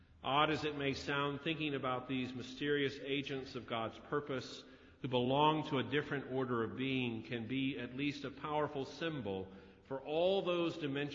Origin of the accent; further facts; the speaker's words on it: North Carolina, United States; I grew up in Forsyth County, North Carolina, near the city of Winston-Salem, as a child of the Cold War.